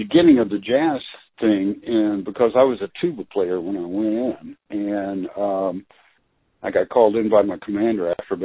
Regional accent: Oklahoma, United States; I was born and raised in Oklahoma, actually.

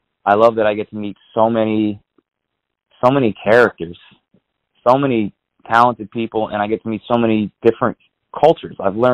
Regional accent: New York City, New York, United States; born there; I was born in New York City, yes.

